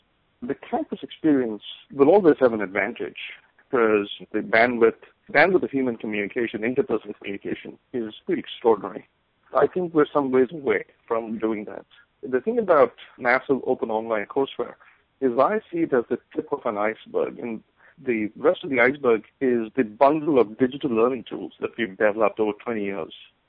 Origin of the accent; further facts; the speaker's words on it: India; When I was growing up in India